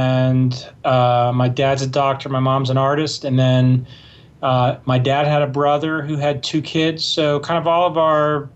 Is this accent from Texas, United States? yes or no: yes; Dallas, Texas, United States; also born or lived in Boston; now in Boulder, United States; No, I grew up in Dallas, Texas.